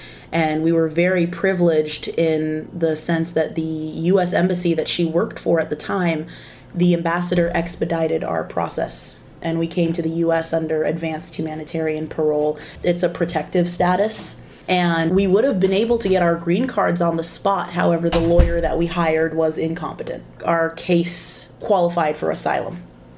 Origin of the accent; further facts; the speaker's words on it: Bahrain; accent: American; People are often very surprised to hear I'm a British citizen because I have an American accent. People don't often believe me, but I went to a Department of Defense school in Bahrain in the Middle East.